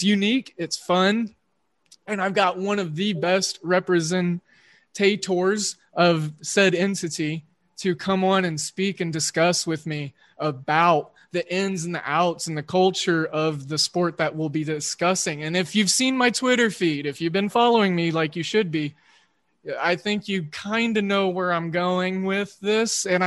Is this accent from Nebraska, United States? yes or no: no; Oklahoma, United States; Well, like you, I'm a Midwesternite, and I grew up in Oklahoma watching WGN, and I watched a lot of White Sox and a lot of Cubs games